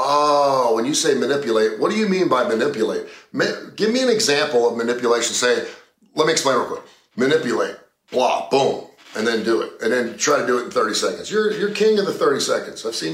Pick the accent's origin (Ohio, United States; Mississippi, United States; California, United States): Ohio, United States; Cincinnati; Now, I came from Cincinnati.